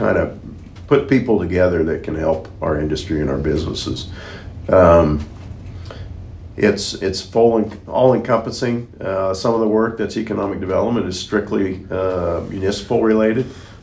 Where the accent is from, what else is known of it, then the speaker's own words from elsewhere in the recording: Wellington, Kansas, United States; now in Ottawa, United States; My background, I'm a Kansas kid. I grew up in Wellington, Kansas.